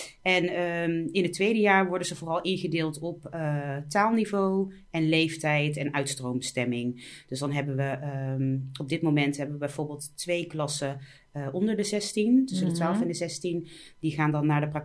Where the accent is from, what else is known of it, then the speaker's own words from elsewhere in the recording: Netherlands; Nou, ik ben zelf, ik ben wel in Nederland geboren, maar mijn moeder is van Indonesië en mijn vader is van Aruba. En ik ben in Nederland opgegroeid